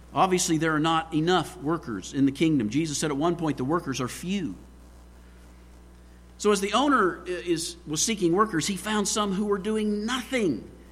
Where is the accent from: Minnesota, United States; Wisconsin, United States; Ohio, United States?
Ohio, United States; Martins Ferry; I worked for an architect in my hometown of Martins Ferry for a while after I graduated from Ohio State.